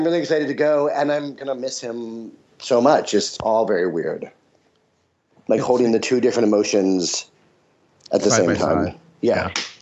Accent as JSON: {"language": "English", "town": "New York City", "region": "New York", "country": "United States", "said": "And what we were going to do was spend a week with John in New York because I'm from New York City and he's never been to New York."}